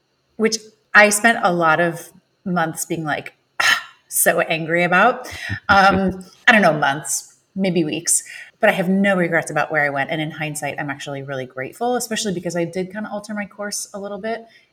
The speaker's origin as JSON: {"language": "English", "region": "Illinois", "country": "United States", "tie": "born or raised there", "said": "So I auditioned at University of Illinois because I grew up in Illinois."}